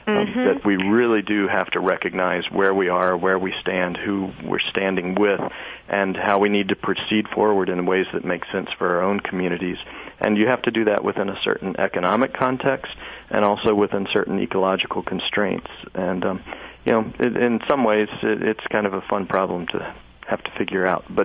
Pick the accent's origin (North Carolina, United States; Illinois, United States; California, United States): North Carolina, United States; You know, you look down south, and I grew up in North Carolina, you know, you look there, it's a completely different kind of problem than it is here in Vermont.